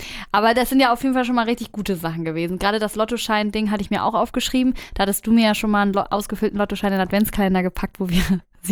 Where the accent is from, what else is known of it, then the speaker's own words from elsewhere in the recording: Bavaria, Germany; Und wir kommen ja aus Bayern